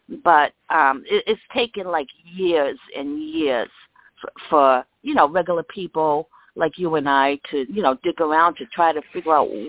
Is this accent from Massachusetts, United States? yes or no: yes; Massachusetts, United States; from Massachusetts.